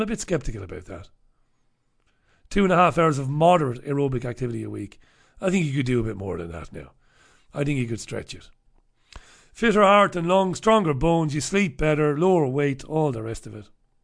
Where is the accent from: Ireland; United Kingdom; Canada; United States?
Ireland; Waterford, Munster; I grew up in Ballybeg in Waterford City. I grew up in Ballybeg on Priory Lawn in Ballybeg. Ballybeg is a big housing estate, and it's comprised of lots of different neighbourhoods.